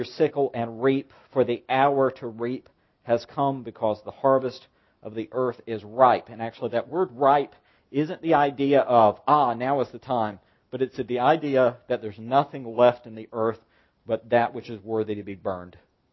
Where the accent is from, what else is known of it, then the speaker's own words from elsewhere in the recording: the South, United States; many of you will suspect that I dislike it because I'm a Southerner.